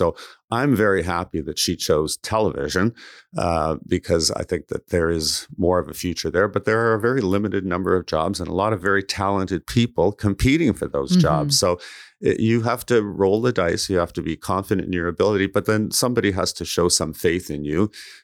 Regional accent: Toronto, Ontario, Canada; hockey became part of the Saturday morning routine for me as a child growing up in Toronto

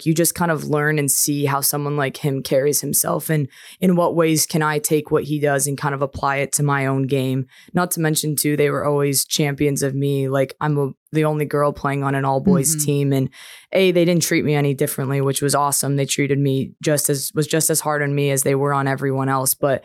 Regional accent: Hermosa Beach, California, United States; I think I played 6 out of my 8 years of youth hockey in Southern California with the Junior Ducks.

